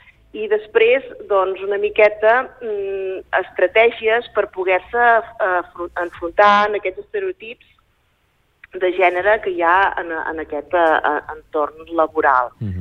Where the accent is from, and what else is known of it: Serra de Daró, Catalonia, Spain; born or raised there